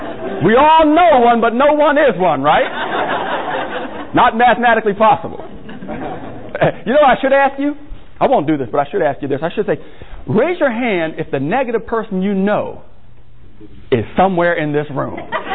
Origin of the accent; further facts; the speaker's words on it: Maryland, United States; I'm from Maryland. We're known for what?